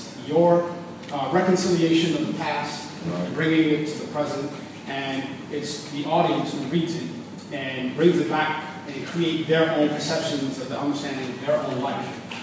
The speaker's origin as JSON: {"language": "English", "country": "Israel", "tie": "born or raised there", "said": "even though I grew up overseas. I grew up in Israel, where they were about 20 years behind the United States."}